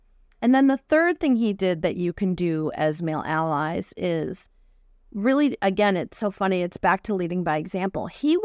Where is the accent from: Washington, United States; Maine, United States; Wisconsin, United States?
Wisconsin, United States; Milwaukee; moved away as an adult; also born or lived in California; I grew up in Wisconsin, Milwaukee, Wisconsin, and it was a Fortune company that moved me to California.